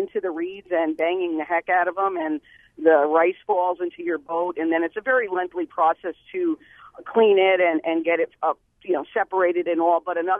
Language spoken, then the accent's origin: English; East Coast, United States; now in Menominee Reservation, United States; Well, this is not necessarily a destination, but I am from the East Coast, and I live on the Menominee Reservation, and I've really kind of embraced the Native ways